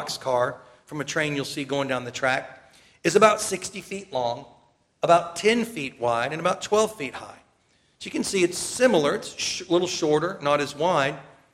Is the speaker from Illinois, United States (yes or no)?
no; Tennessee, United States; Now, I did a little math. I'm from Tennessee.